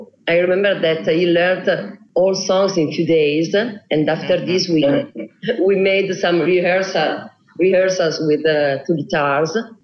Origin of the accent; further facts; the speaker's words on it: Italy; born there; English is a second language; I met myself somewhere. Yeah, I was born in Italy, of course. Yeah, we're all Italian.